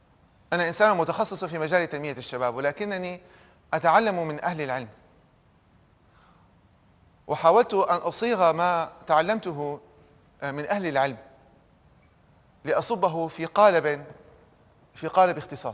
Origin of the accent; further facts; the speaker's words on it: United States; أنا مواطن أمريكي، أنا أعيش في أمريكا، أنا عندي مسؤولية تجاه مدينتي، أعيش في مدينة فيشرز إنديانا. ما أحد منكم يمكن غالبا سمع فيها، مدينة صغيرة في ضواحي إنديانابوليس في إنديانا.